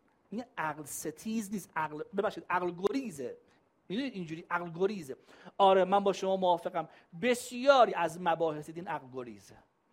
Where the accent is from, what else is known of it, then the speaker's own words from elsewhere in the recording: Tehran, Tehran Province, Iran; یکیشون تو شهر خودم تهران بغل خونم اینا.